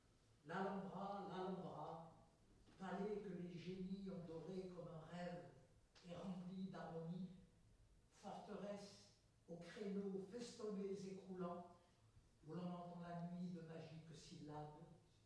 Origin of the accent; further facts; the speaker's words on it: Algeria; born there; je suis né en Algérie, il y a très longtemps